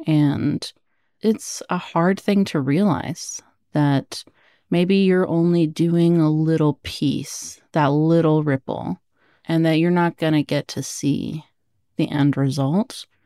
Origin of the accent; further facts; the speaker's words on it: Oregon, United States; born there; now in Texas, United States; I was born in Oregon. That's where my parents met, and they experienced racism there too.